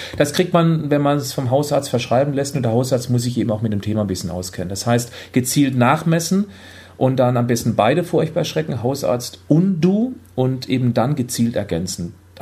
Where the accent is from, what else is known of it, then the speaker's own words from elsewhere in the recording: Freiburg, Baden-Württemberg, Germany; now in Hamburg, Germany; Hier in Hamburg bekommt man sehr wenig Sonne ab. Ich komme ja ursprünglich aus Freiburg, der sonnigsten Region Deutschlands.